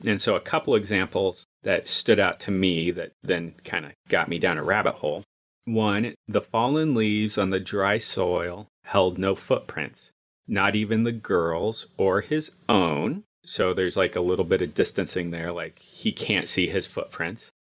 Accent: the West, United States; growing up in the West, and this may be different, like, back in the Midwest or back East, as we like.

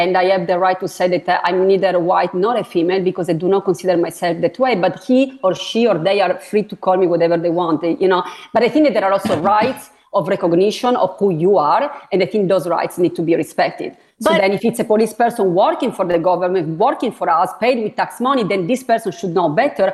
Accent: Italy; English is a second language; Now my pronunciation here is a little off because I'm originally from Italy

